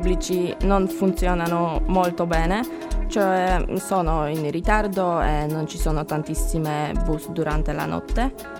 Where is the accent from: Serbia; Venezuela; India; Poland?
Poland; Bytom, Silesian Voivodeship; Italian is a second language; now in Cagliari, Italy; Sono polacca, abito a Betom, che si trova accanto a Katowice.